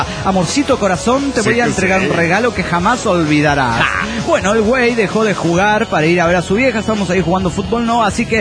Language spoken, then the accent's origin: Spanish; Mexico City, Mexico; Soy el anestesiólogo del DF mexicano.